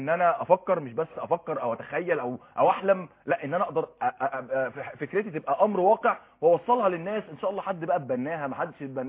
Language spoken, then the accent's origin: Arabic; Egypt; مش بس كده، عندنا في مصر ابطال اولمبيين